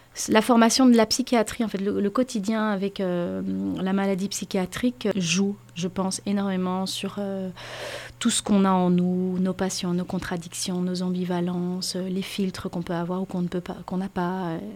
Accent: Belgium; J'ai fait une licence en communication à Bruxelles, parce que je suis belge, et...

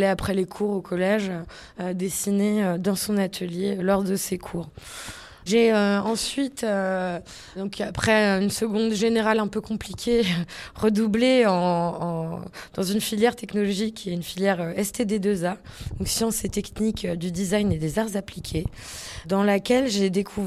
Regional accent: Paris, Île-de-France, France; Je suis donc née à Paris. J'ai grandi à Paris et je suis fille d'artisan

